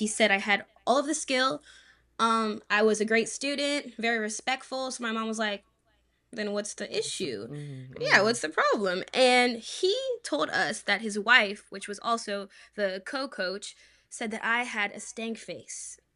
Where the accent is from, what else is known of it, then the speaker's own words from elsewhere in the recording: Las Vegas, Nevada, United States; Thank you. I'm from Las Vegas, and I am now a freshman at the Howard University.